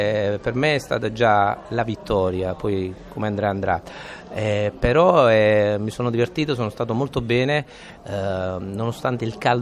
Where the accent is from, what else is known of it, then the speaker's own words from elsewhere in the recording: Torremaggiore, Apulia, Italy; now in Milan, Italy; io sono un pugliese, sono della provincia di Foggia, anzi nomino il mio paese se no non mi fanno più entrare, Torre Maggiore in provincia di Foggia.